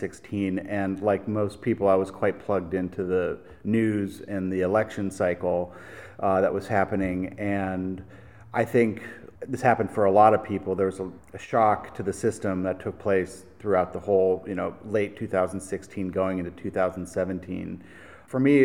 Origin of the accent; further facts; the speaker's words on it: Pennsylvania, United States; You know, I'm from Pennsylvania, so I think it's rather inauthentic for me to pretend that European art was somehow connected to my like soul.